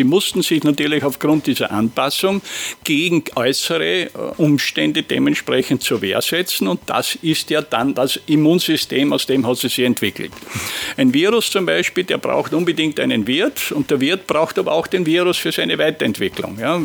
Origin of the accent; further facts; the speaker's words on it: Austria; so wie es bei uns in Österreich heißt